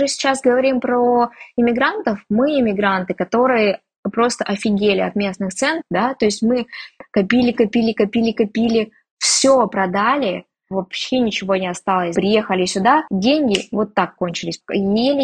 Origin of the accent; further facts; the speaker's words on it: Siberia, Russia; мой друг часто любит рассказывать, что так как мы из Сибири